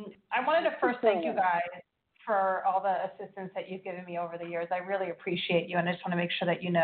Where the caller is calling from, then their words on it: United States; So I'm the 716 from New Jersey or New York, you have it listed as.